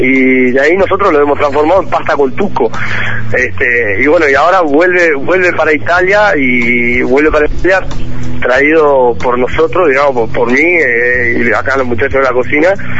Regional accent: Uruguay; a hablar un poco de lo que es mi país y mi tierra y mis tradiciones, ¿no? Cuando capaz que hace tres o cuatro años atrás era más difícil meter un plato con una idea charrúa

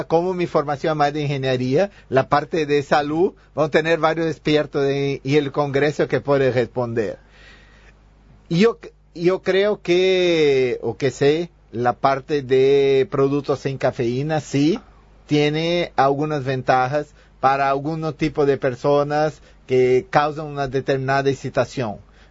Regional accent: Novo Hamburgo, Rio Grande do Sul, Brazil; Sí, sí, sí. Soy de Novo Hamburgo, en Río Grande del Sur.

